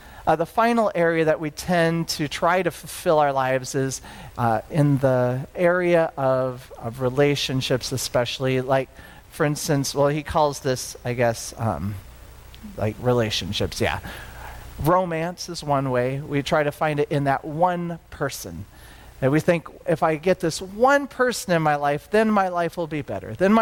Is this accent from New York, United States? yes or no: no; Denison, Iowa, United States; born there; I mean, I was born in Denison, Iowa. I mean, I guess that's nice to know I was born in Iowa